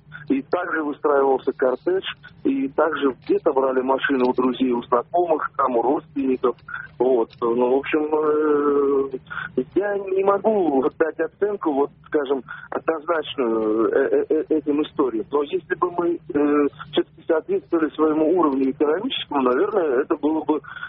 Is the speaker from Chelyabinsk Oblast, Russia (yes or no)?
no; Makhachkala, Dagestan, Russia; born there; Я, например, родился в Махачкале, родился в Махачкале, и там, собственно говоря, это было традицией.